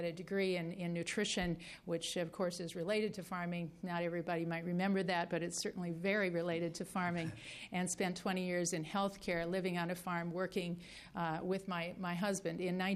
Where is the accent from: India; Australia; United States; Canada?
United States; Minnesota; I am a farmer from Western Minnesota. I'm a fifth-generation farmer.